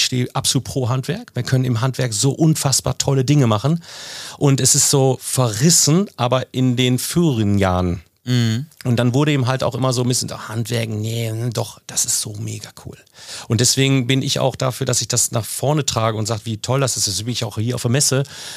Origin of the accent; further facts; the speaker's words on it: Münster, North Rhine-Westphalia, Germany; Und jetzt komme ich aus Münster-Westfalen